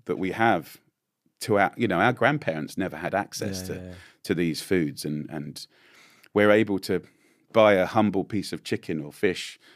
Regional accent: England, United Kingdom; as an English boy, I find it quite emotional and really surprising.

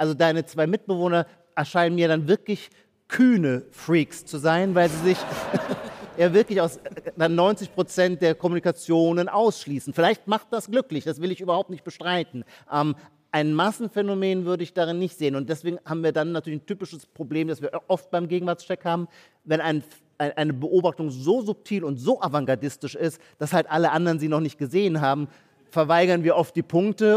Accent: Baden-Württemberg, Germany; Ich komme auch aus Baden-Württemberg, da gibt es die Streuobstwiese

